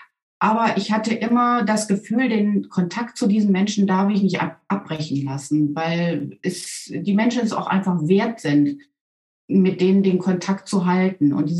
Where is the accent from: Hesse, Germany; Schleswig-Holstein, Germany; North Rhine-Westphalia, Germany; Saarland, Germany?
North Rhine-Westphalia, Germany; Solingen; Also ich komme ja aus der Großstadt Solingen, ne?